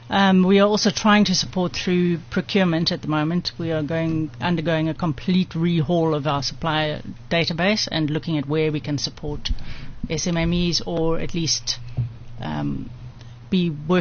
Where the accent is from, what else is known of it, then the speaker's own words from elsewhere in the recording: Durban, KwaZulu-Natal, South Africa; born there; Well, I was born in Durban.